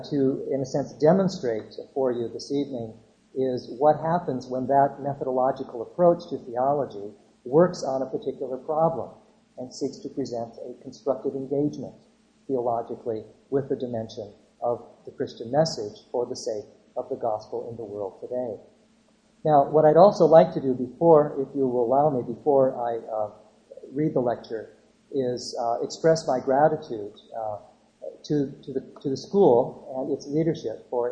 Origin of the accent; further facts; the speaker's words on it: Canada; I'm a Canadian. I live in Canada.